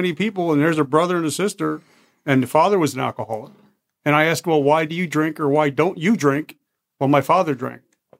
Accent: Belleville, New Jersey, United States; So I'm originally from Belleville, so we kind of had that Belleville Nutley hated each other, always fighting

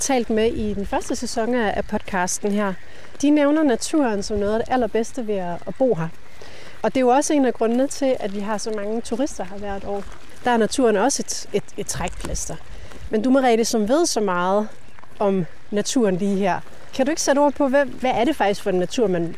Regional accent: Zealand, Denmark; Jeg er vokset op på Sjælland.

